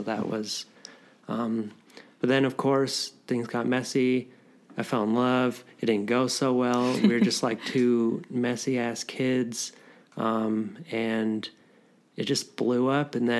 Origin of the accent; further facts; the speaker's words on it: Denver, Colorado, United States; I grew up in the Denver area, and in later high school, I was hiking in Boulder a lot.